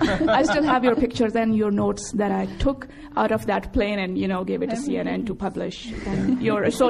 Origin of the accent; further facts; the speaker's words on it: Quetta, Balochistan, Pakistan; I'm originally from Quetta, Pakistan